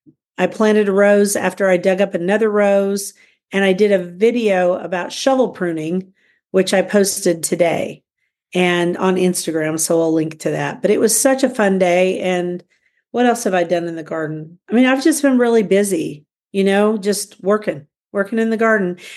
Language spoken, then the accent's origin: English; Guthrie, Oklahoma, United States; from Guthrie, Oklahoma, where I garden an acre and a half out of 7.5 in the country.